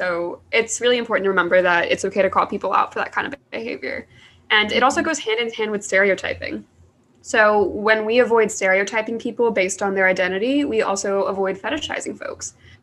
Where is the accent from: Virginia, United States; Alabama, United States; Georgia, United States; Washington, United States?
Alabama, United States; I am from Alabama. And I was the only brown girl at my high school.